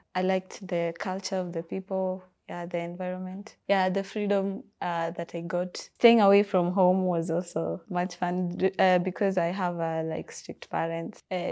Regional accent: Kisumu, Kisumu County, Kenya; I'm from Kisumu.

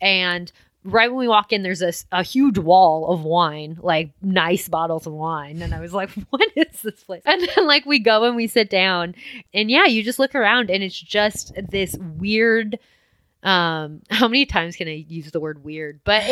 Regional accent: Midwest, United States; Like, I'm from the Midwest. I'm very used to that.

